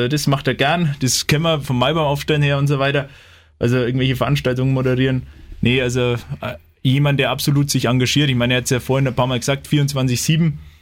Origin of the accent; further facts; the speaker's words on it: Bischofsgrün, Bavaria, Germany; Dann natürlich meine Liebe zu Bischofsgrün. Ich muss sagen, da ist einfach mein Heimatort, den möchte ich einfach voranbringen.